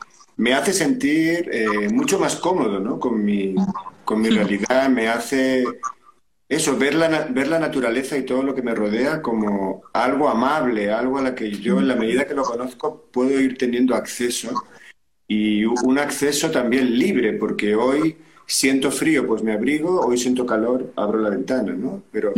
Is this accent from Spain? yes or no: yes; Spain; mi aceite de oliva, como buen español